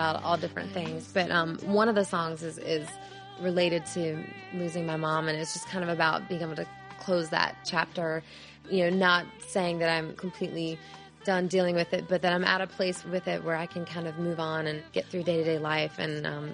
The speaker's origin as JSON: {"language": "English", "town": "Raleigh", "region": "North Carolina", "country": "United States", "tie": "born or raised there", "said": "I grew up in Raleigh, North Carolina, just outside the city, out in the country, and my family had a lot of animals, including horses"}